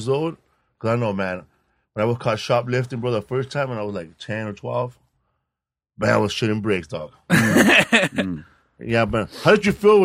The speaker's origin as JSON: {"language": "English", "town": "Los Angeles", "region": "California", "country": "United States", "tie": "born or raised there", "said": "Órale, I grew up in Pico Aliso."}